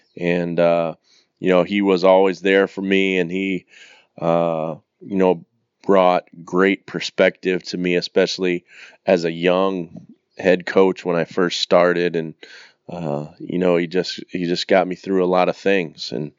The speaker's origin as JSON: {"language": "English", "town": "Cedar Falls", "region": "Iowa", "country": "United States", "said": "I'm from Cedar Falls, Iowa. I played for one of the greatest high school coaches in the history of the state of Iowa"}